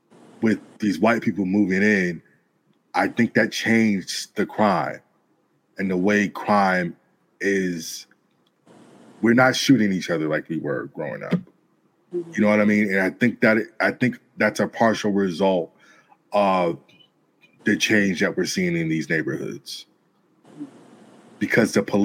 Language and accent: English; Gardena, California, United States; I'm over here now and I'm from South Bay, Gardena, Torrance. Okay. That was all up and down Crenshaw though my whole life.